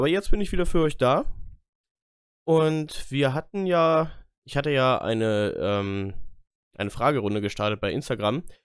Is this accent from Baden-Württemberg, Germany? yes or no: no; Göttingen, Lower Saxony, Germany; Ja, und ich aus Göttingen